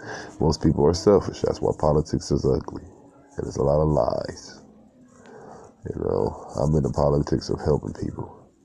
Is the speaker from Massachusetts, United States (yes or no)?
no; Cleveland, Ohio, United States; born there; now in Columbus, United States; I was born in Ohio, Cleveland. I currently stay in Columbus, Ohio.